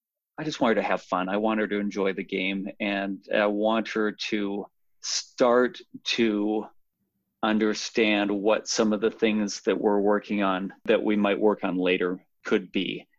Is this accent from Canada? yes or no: yes; Calgary, Alberta, Canada; we're both Canadians, I'll speak to sort of the Canadian youth program, where we have in my hometown, Calgary Minor Basketball, and 3,000 kids playing semi-organized basketball